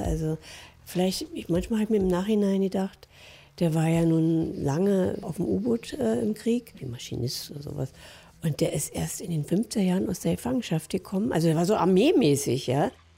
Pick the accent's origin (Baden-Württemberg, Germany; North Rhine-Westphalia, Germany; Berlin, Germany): Berlin, Germany; bin eine echte Berlinerin. 74 werde ich jetzt am Montag.